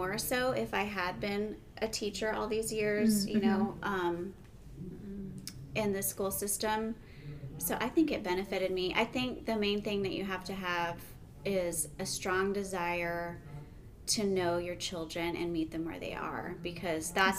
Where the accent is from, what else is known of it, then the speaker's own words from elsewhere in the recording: Dallas, Texas, United States; now in Kansas City, United States; I'm from Dallas area, Texas, and so was in that environment for a while, and then we moved to Kansas City in 2007.